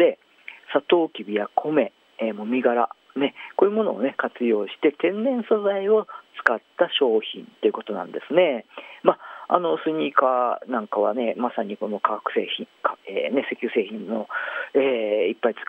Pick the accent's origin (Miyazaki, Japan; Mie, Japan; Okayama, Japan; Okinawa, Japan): Okayama, Japan; Kurashiki; ちょっと私の出身がね、倉敷市で、水島ではないんですけども、そこからすぐ、近くのところなんでね、水島とはちょっと対照的な、漁村の、出身なんですけども